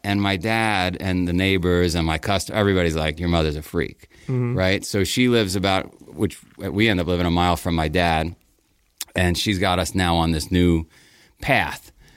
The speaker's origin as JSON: {"language": "English", "town": "Howard Beach", "region": "New York", "country": "United States", "tie": "born or raised there", "said": "So I grew up in Queens. I grew up in a town called Howard Beach, and for whatever reason, it was organized crime capital of the world."}